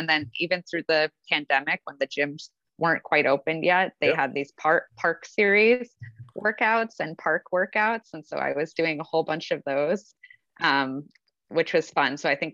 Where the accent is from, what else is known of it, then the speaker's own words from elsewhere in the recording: New York, United States; moved away as an adult; also born or lived in California; now in Canada; I'm from the U.S. originally. So I grew up in New York, just outside New York City. And then I ended up moving to Canada about 5-6 years ago. Okay. And before that, I lived in California for a while.